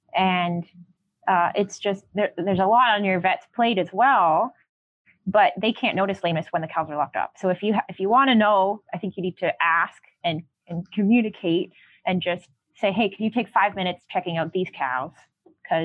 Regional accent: Canada; I'm so Canadian.

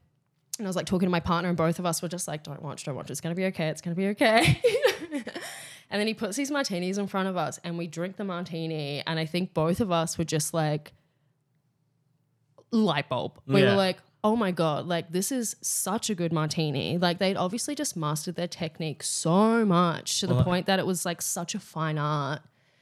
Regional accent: New Zealand; My partner's Scottish, so I'm Kiwi though. I'm not Australian.

